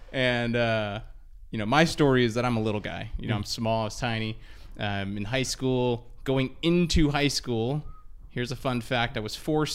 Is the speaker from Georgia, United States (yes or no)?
no; California, United States; I grew up in Orange County, so okay. Southern California. I came to Chico for college.